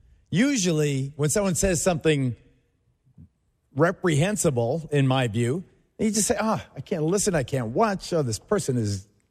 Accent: Brooklyn, New York, United States; That when I grew up in Brooklyn, that's what I always said.

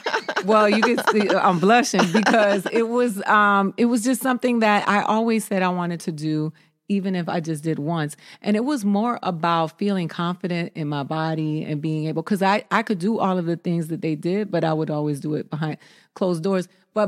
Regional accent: Miami, Florida, United States; And I come from Miami where strippers are groomed, right?

